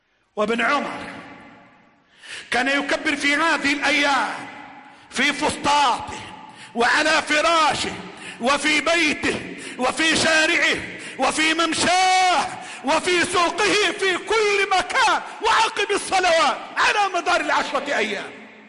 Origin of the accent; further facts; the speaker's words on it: Egypt; اللهم احفظ بلدنا مصر